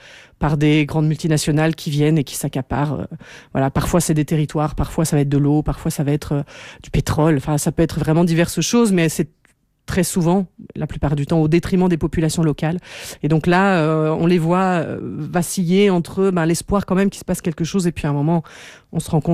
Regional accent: Belgium; qui sont produits chez nous en Belgique

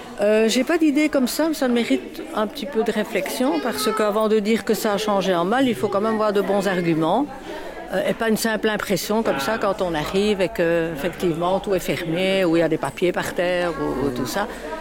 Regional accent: Brussels, Brussels-Capital Region, Belgium; Pourtant, je suis bruxelloise, mais bon, je ne savais pas.

